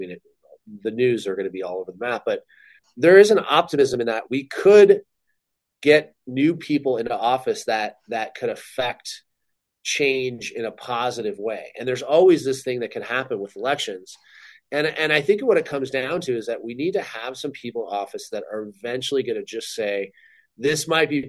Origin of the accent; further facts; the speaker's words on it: United States; but it's not counterintuitive to me as an American.